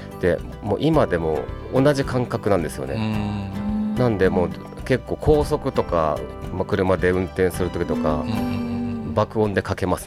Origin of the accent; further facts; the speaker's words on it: Nagoya, Aichi, Japan; now in Tokyo, Japan; まあ東京に名古屋から上京して割とジャズフュージョンとか好きになって